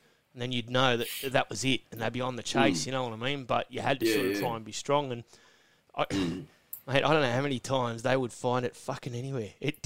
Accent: Sydney, New South Wales, Australia; I growing up in Sydney, I had, back in the day, a lot of mates heroin addicts.

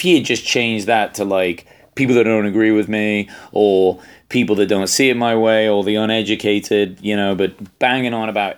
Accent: England, United Kingdom; I'm English. I've never heard of any American being able to bring a gun to England and carry it.

